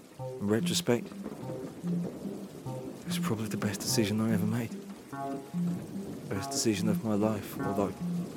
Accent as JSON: {"language": "English", "country": "Australia", "said": "My boss still referred to me as the Australian guy."}